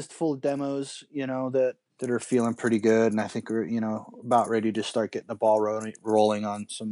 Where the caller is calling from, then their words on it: Denver, Colorado, United States; I'm calling you from Denver, Colorado.